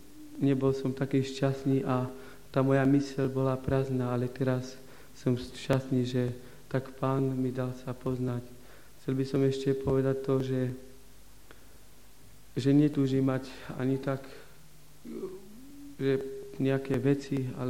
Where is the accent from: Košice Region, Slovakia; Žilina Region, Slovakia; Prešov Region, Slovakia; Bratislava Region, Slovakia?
Košice Region, Slovakia; Smižany; now in Banská Bystrica, Slovakia; žijem tu v Bystrici, som zo Smižian, ale tu bývam tak priechodne. Žijem tu v takej bunke, ktorá je na pracovisku